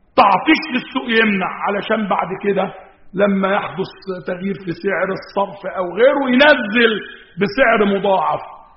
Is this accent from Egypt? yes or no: yes; Egypt; بلدنا مصر